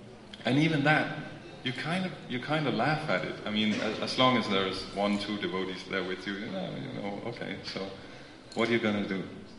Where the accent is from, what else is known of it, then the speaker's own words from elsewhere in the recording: Denmark; I'm from Denmark, which is probably as far as you can get away from Mayapur in terms of culture.